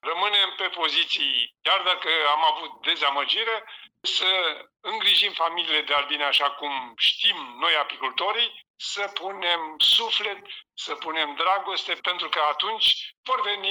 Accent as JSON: {"language": "Romanian", "town": "Pârvești", "region": "Vaslui County", "country": "Romania", "said": "din punct de vedere al băștinașului, eu sunt din Pârvești"}